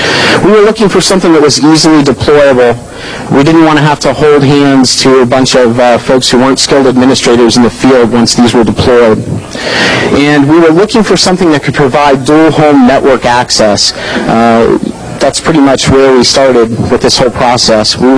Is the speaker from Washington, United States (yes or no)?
no; Columbus, Ohio, United States; I'm from Columbus, Ohio, 614, and I'm the alpha dog of the wolf pack up there.